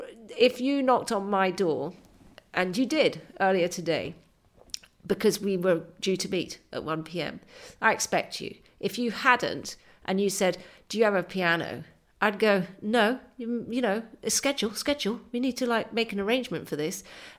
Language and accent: English; England, United Kingdom; I'm a English writer, I'm knocking on the door of Putin's Russia saying, have you got a piano?